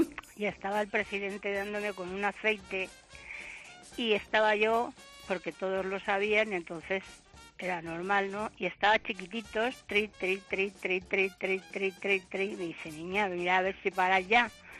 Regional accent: Valencia, Valencian Community, Spain; El récord lo tengo yo, que soy de Valencia.

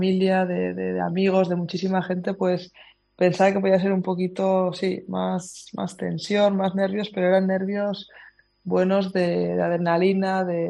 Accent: Spain; como buena española me fui a la cama a la última

